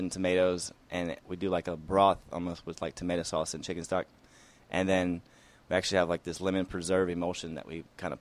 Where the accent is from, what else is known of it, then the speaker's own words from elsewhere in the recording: Virginia, United States; I'm from Virginia originally, and my grandmothers were always into food and cooking